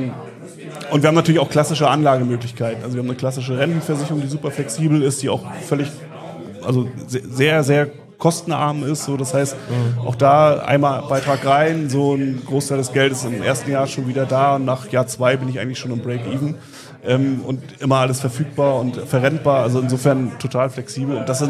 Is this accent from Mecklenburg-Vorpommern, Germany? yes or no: yes; Mecklenburg-Vorpommern, Germany; ich komme aus Mecklenburg und mein Vater ist ein richtig sturer Mecklenburger